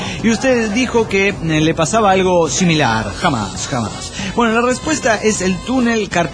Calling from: Chetumal, Quintana Roo, Mexico; de Chetumal Quintana Roo.

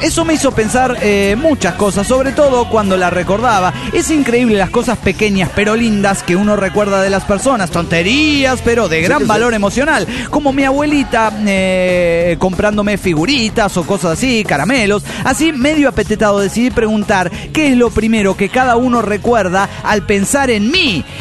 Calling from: La Plata, Buenos Aires Province, Argentina; de La Plata, Argentina.

